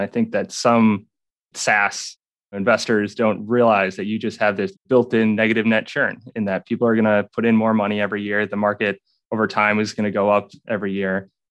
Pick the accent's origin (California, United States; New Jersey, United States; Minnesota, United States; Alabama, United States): Minnesota, United States; I grew up southern Minnesota on a farm that's been in my family for 8 generations now.